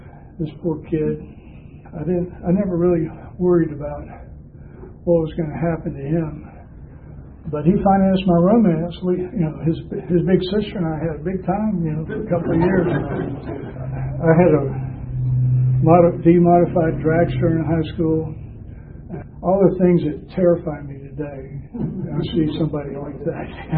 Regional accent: Columbus, Georgia, United States; But I was raised in Columbus, Georgia, and I'd spend my summers in Jackson.

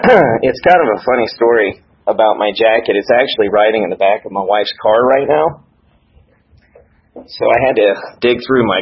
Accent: Marietta, Georgia, United States; I am from East Cobb, over in North Marietta, East Marietta area. I was born and raised.

